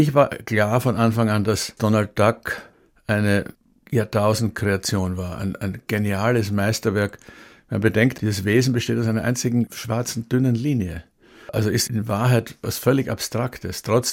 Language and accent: German; Vienna, Austria; ich bin ja kurz nach dem Krieg geboren in Wien, war Wien ja besetzt, so wie Berlin von den Alliierten. Und wir lebten in der Sowjetzone.